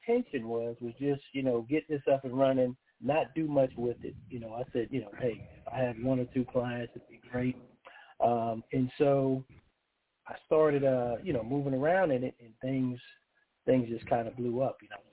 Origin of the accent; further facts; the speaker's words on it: Charleston, South Carolina, United States; also born or lived in Harlem, New York; I don't think I still have the northern accent, but I was born in Harlem, New York. And lived there until I was about 10. Then I moved to Charleston, South Carolina with my family.